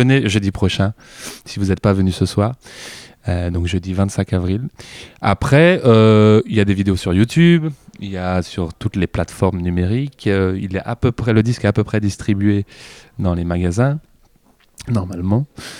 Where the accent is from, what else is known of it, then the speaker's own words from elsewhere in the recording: Lyon, Auvergne-Rhône-Alpes, France; Et effectivement, je viens de Lyon.